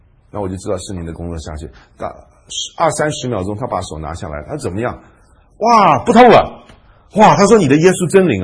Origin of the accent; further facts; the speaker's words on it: Taiwan; now in United States; 我在台湾的时候我是外省人。我在美国的时候我是中国人。